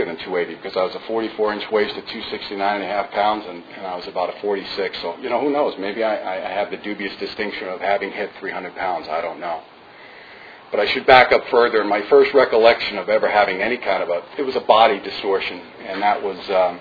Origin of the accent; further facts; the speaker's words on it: Connecticut, United States; He's also from my home state. And what I got in touch with was Connecticut was not a great place for me.